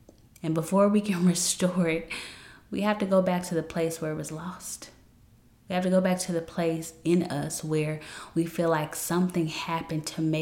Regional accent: Memphis, Tennessee, United States; Around 17 years old, if you didn't know, I am from Memphis, Tennessee.

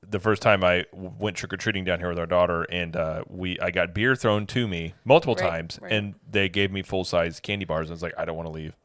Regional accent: Midwest, United States; at least where we're from the Midwest, you always walked up to the door, rang it

